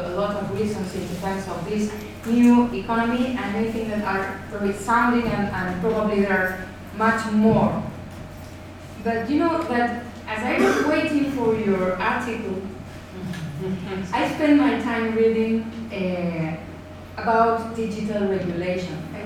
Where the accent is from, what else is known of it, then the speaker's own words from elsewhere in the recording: Spain; English is a second language; And as I come from Spain